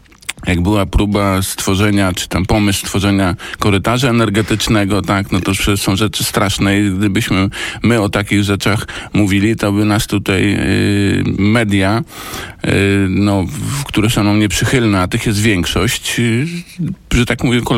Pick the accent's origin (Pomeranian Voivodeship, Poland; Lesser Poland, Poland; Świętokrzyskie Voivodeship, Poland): Pomeranian Voivodeship, Poland; Gdańsk; now in Tczew, Poland; jestem z Pomorza, tak, z Gdańska, mieszkam w Tczewie, ale to jest 30 kilometrów od Gdańska, więc Gdańsk znam bardzo dobrze